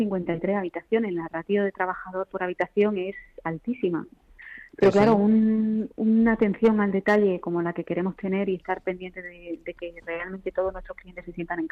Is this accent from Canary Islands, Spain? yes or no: no; Granada, Andalusia, Spain; now in Madrid, Spain; Yo que soy de Granada